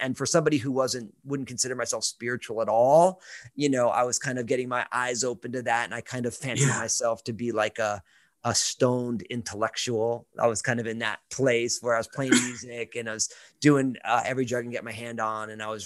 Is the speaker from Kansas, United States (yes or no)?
no; New Jersey, United States; Okay. So I'm all Italian from New Jersey.